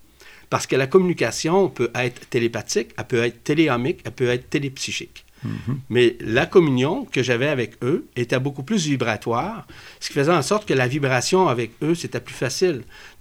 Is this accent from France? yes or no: no; Quebec City, Quebec, Canada; Évidemment, je suis venu au monde ici au Québec. Je suis natif de la ville de Québec en tant que tel.